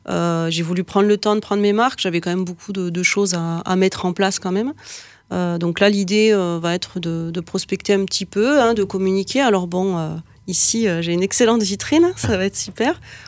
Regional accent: Brittany, France; puisque je suis bretonne d'origine. J'ai encore toute ma famille et mes amis là-bas

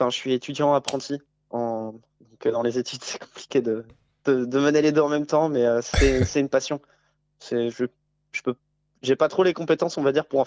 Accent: Réunion, France; now in Toulouse, France; Alors à la base, je viens de La Réunion, moi, mais...

